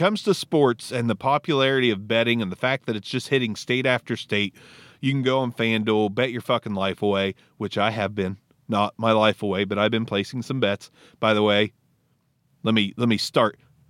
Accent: Ohio, United States; I'm from Ohio. I'm 2 hours from Cincinnati.

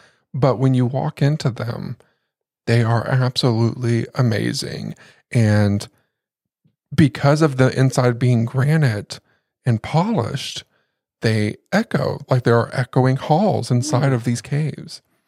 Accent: India; Guys, we're from India.

